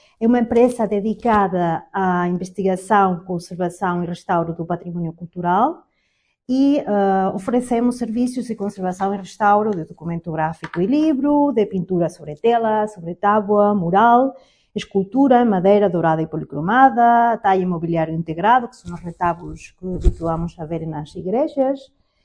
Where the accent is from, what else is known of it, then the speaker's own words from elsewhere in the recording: Spain; accent: Spanish; Portuguese is a second language; moved away as an adult; now in Azores, Portugal; como penso que podem sentir pelo meu sotaque, eu não sou portuguesa, eu sou espanhola. E há alguns anos que resido já nos Açores